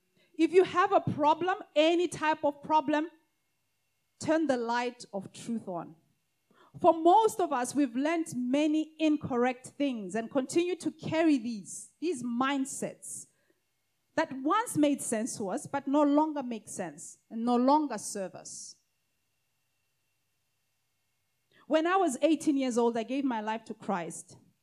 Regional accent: Botswana; I went back to my home country, because this was in South Africa. I went back to Botswana

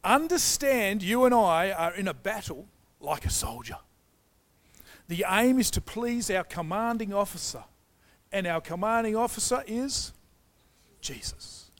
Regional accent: Fremantle, Western Australia, Australia; When Andrew and I moved to Frio, we come from Fremantle, originally planted the church. We must have been living in Frio for about 26 years. We've only recently moved to Coogee.

